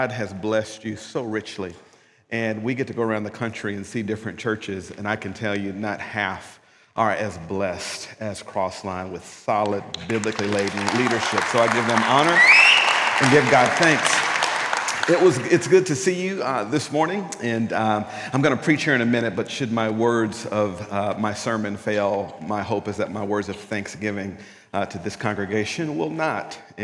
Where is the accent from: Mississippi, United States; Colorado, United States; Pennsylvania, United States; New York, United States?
Mississippi, United States; Pearl; Now, I'm just kind of from the country. I was born and raised in Pearl, Mississippi, and that's just certain kind of ways we do things.